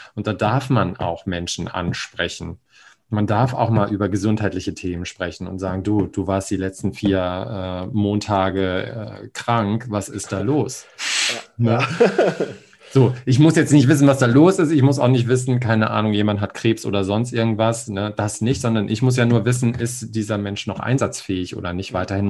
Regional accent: Hamburg, Germany; ich komme ja aus Hamburg und da gibt es den Hagenbecks Tierpark und ein Atlantikhaus.

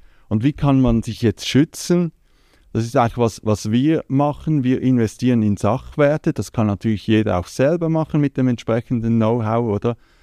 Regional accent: Switzerland; Aber ich bin ein stolzer Schweizer und bin glücklich, hier geboren zu sein.

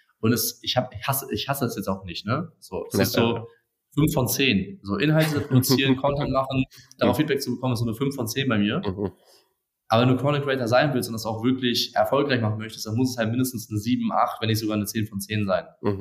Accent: Celle, Lower Saxony, Germany; now in Cologne, Germany; Ich komme ursprünglich aus Hannover, also Celle bei Hannover. Bin nach Köln gezogen.

